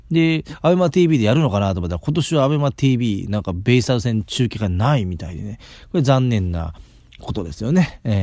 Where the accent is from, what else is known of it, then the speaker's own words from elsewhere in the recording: Mie, Japan; まあ僕なんか三重県出身ですけど